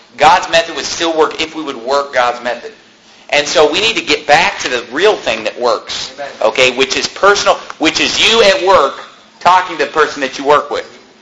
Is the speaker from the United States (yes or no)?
yes; Sacramento, California, United States; Well, I'm from Sacramento, and they have cable access in Chicago.